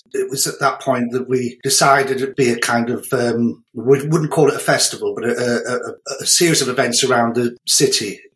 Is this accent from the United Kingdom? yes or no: yes; Newcastle, North East England, United Kingdom; also born or lived in Cardiff; I'm actually from the Northeast originally. So I was born in Newcastle, but I've moved all over the country. So I'd actually did my first degree down in Cardiff.